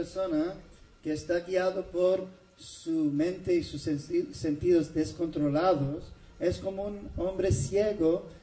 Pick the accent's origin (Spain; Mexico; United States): United States; born there; Spanish is a second language; Perdona mi español, que soy nacido en los Estados Unidos.